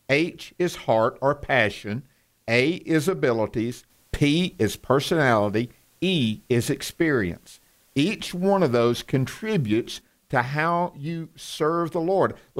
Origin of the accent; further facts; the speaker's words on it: the South, United States; accent: Southern; I'm from the South. I've got this Southern accent that I've worked on, and everybody thinks it's thick now.